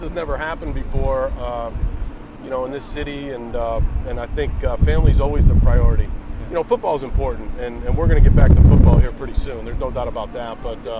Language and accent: English; East Coast, United States; I grew up on the East Coast